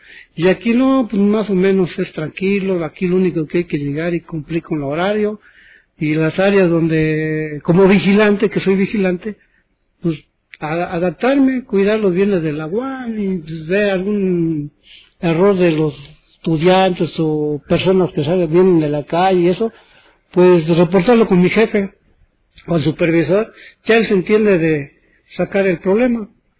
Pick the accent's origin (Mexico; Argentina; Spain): Mexico; Córdoba, Veracruz; yo soy de Córdoba, Veracruz, del estado de Veracruz